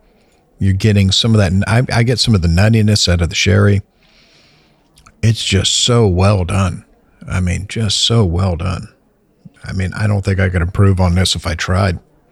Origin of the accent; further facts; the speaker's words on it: United States; I prefer higher proof. I'm an American.